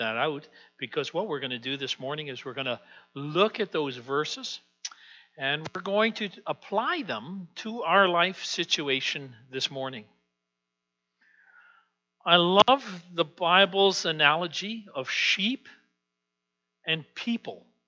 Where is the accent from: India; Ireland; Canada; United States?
Canada; the Prairies; it's somewhat difficult for us as Canadian prairie people.